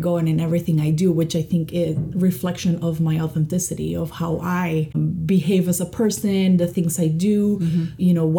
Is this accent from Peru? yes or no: yes; Peru; English is a second language; moved away as an adult; now in United States; I was born and raised in Peru. I lived half my life there and then decided to immigrate to the States mm-hmm. to pursue a further education. And so I had family living here. So I was like, you know, I already know English. I'm fluent in the second language.